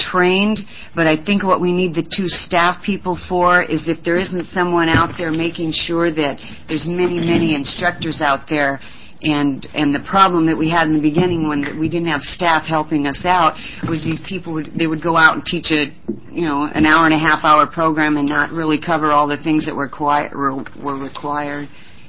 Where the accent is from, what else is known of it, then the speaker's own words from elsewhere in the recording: Richland, Oregon, United States; I'm from Richland, Oregon, way over there.